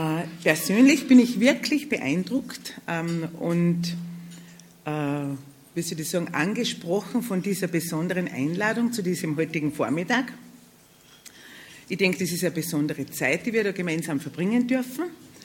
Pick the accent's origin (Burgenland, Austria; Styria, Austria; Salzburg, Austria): Salzburg, Austria; ich komme ja aus dem Pongau